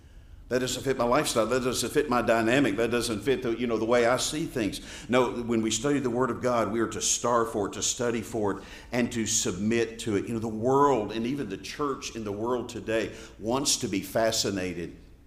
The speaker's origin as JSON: {"language": "English", "region": "Southern United States", "country": "United States", "tie": "born or raised there", "said": "Listen, this is the South. I was born in the South. I've lived in the South all my life."}